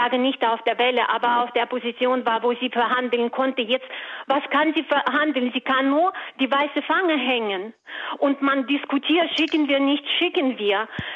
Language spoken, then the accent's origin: German; Ukraine; now in Germany; ich komme aus der Ukraine, wohne seit 18 Jahren in Deutschland